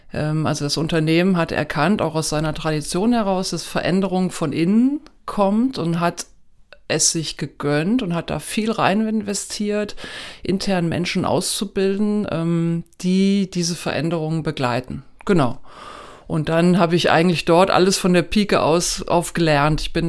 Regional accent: Kassel, Hesse, Germany; also born or lived in Stuttgart; Ich freue mich sehr, hier in Kassel zu sein, meine Heimatstadt. Ich finde Kassel eine ganz großartige Stadt, hat so vieles Wasser und Grünes.

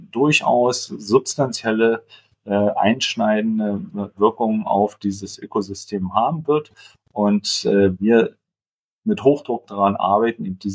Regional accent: Germany; ich bin in der DDR groß geworden

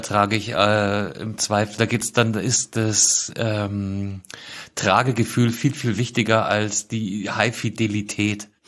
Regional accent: Munich, Bavaria, Germany; Ich als Münchner.

